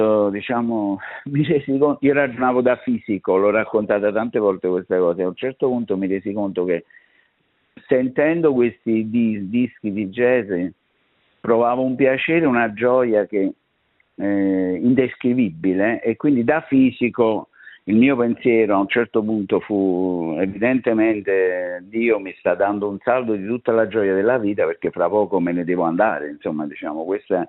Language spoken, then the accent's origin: Italian; Naples, Campania, Italy; E io chiaramente da napoletano: "Sì … " E erano tipo 2 mesi che stavo là